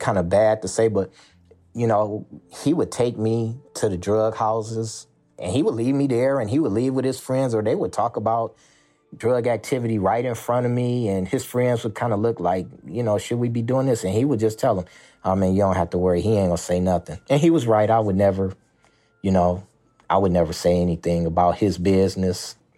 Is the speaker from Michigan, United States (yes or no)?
yes; Flint, Michigan, United States; I'm from born and raised in Flint, Michigan, 53-year-old black male.